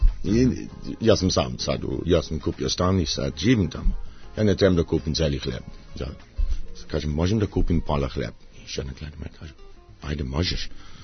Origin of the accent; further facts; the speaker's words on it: Johannesburg, Gauteng, South Africa; born there; Serbian is a second language; Ja sam rođen u Južnoj Africi, u Johannesburg.